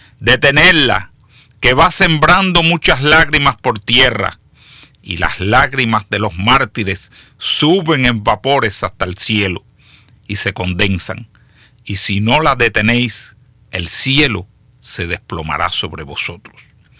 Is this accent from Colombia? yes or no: no; Cuba; de nuestras profundas raíces patrióticas, de nuestro amor como cubanos, como latinoamericanos